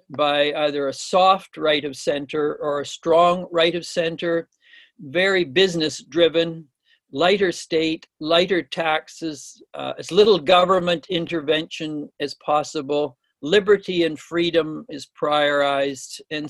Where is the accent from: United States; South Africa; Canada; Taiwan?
Canada; Toronto, Ontario; No, I grew up in Toronto. Moved out here.